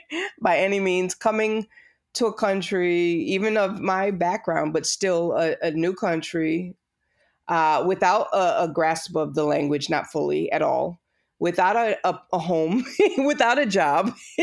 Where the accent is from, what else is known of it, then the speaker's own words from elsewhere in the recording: United States; born there; So, no, I was born in the States. I'm a third generation Cape Verdean American.